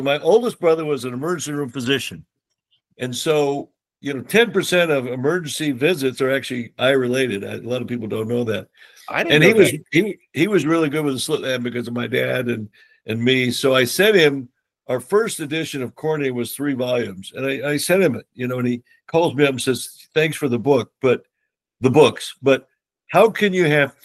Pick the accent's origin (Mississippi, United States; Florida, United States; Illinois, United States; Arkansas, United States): Illinois, United States; Chicago; I grew up in Illinois. I went to med school in Chicago. I was originally from the South Side.